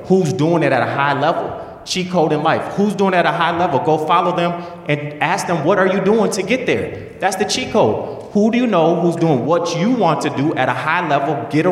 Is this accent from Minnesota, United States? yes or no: yes; Minneapolis, Minnesota, United States; Now, again … I'm from Minneapolis.